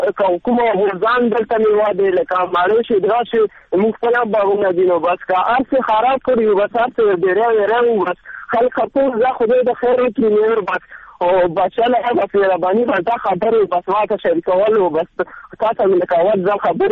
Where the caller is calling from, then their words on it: Khyber Pakhtunkhwa, Pakistan; دا ارګزوی کې